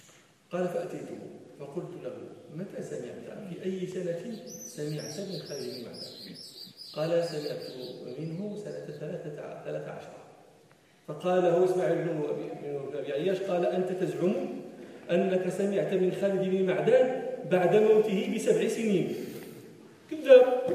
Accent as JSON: {"language": "Arabic", "country": "Morocco", "said": "ومثل هذا وقع عندنا في المغرب."}